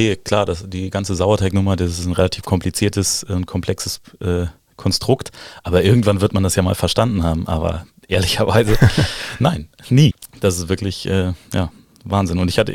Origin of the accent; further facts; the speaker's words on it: Saarland, Germany; ich komme aus dem Saarland und das Saarland ist natürlich sehr dicht an Frankreich, das heißt, ich bin ein Baguette-Kind sozusagen und bin damit aufgewachsen